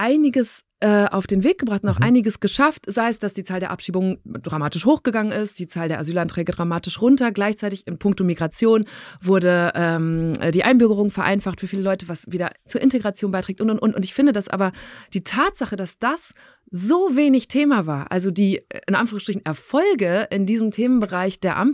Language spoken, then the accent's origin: German; North Rhine-Westphalia, Germany; zum Beispiel in meinem Heimatbundesland NRW